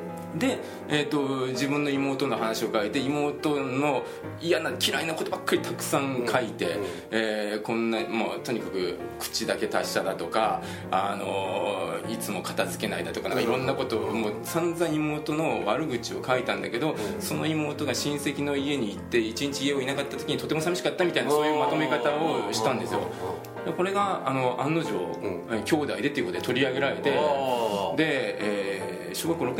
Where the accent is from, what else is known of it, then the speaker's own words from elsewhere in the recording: Fukuoka, Japan; あ、最初は地元福岡の代理店ですね。